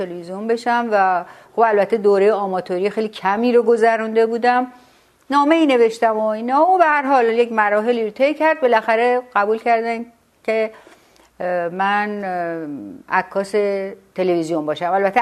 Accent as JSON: {"language": "Persian", "town": "Tehran", "region": "Tehran Province", "country": "Iran", "tie": "born or raised there", "said": "من کودکیمو حالا اینطوری شروع کنم که تا کلاس سوم ابتدایی تهران بودم، ولی پدرم که کارمند دولت بود"}